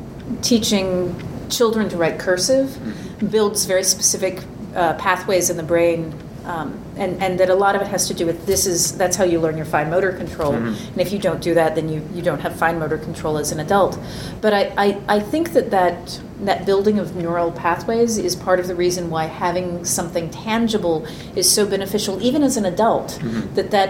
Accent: the South, United States; I grew up in the South, and so...

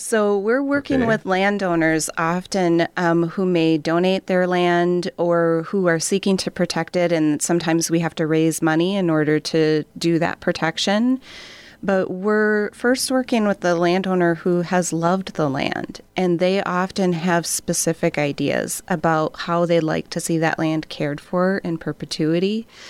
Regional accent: Minnesota, United States; I'm a Midwestern girl. I grew up in Minnesota. I live now in Wisconsin.

